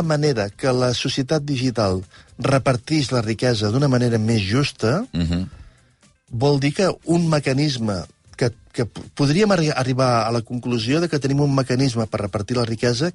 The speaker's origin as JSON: {"language": "Catalan", "town": "Barcelona", "region": "Catalonia", "country": "Spain", "said": "Jo sóc de Barcelona"}